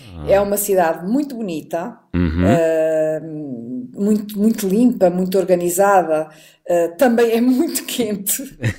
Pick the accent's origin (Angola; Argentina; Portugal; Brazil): Portugal; como pessoa que nós vivemos em Lisboa e em Portugal, somos portugueses